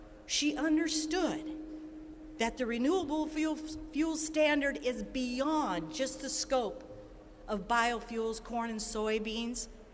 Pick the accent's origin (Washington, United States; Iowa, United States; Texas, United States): Iowa, United States; Alden; I am from Alden, Iowa, and I am a corn and soybean producer as well as a cattle producer.